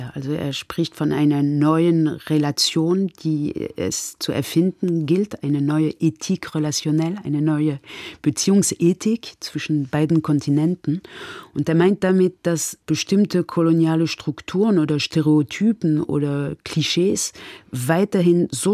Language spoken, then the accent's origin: German; France; German is a second language; dass ich als Französin bis jetzt, bis zur Mitte meines Lebens nie, weder in der Schule noch an der Uni noch sonst wie irgendwas Vernünftiges über Afrika gehört hat.